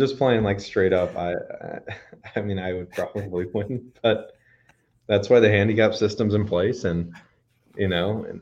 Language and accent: English; Texas, United States; moved away; also born or lived in Memphis; I mean, I grew up in Texas. I moved to Memphis right after, so I've only lived in hot and hot.